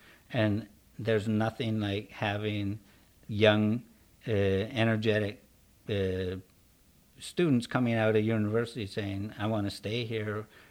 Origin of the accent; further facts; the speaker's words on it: Kelowna, British Columbia, Canada; hey, I grew up in Kelowna. We're coming back to Kelowna